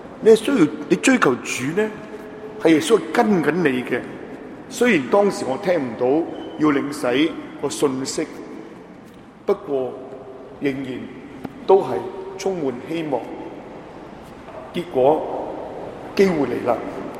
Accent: Mong Kok, Hong Kong; 我记得我小时候是住在旺角的，我那时候家人是信佛教

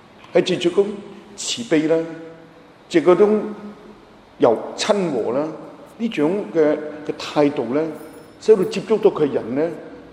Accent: China; 我係中國嚟嘅

